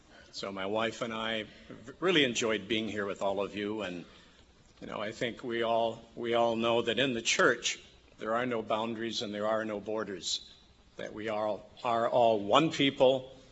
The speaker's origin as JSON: {"language": "English", "town": "Union City", "region": "Tennessee", "country": "United States", "tie": "born or raised there", "said": "a boy growing up in Tennessee? That's northwestern Tennessee, 100 miles north of Memphis, a little town called Union City."}